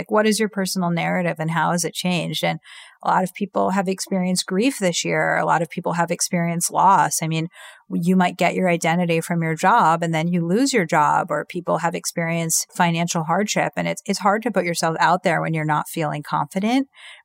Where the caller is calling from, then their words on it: New York, United States; I'm recording this from New York right now, and I can tell you New York is really hopping